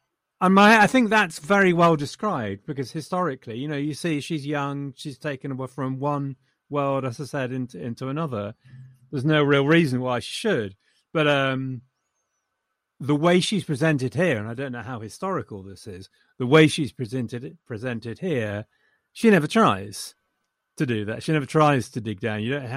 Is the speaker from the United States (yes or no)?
no; England, United Kingdom; I'm too English to enjoy that.